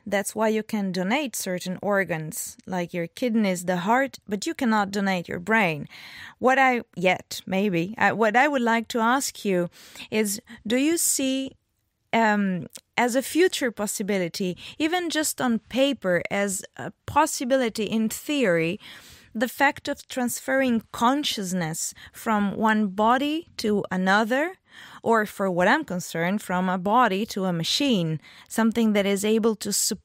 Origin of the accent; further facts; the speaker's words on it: Italy; now in Belgium; I'm not. I'm Italian and Slovenian.